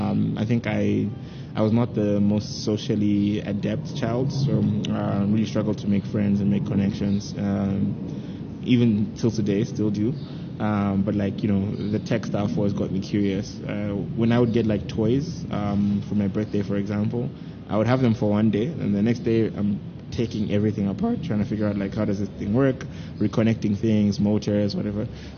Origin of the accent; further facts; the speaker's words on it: Malawi; I was born in Malawi, so.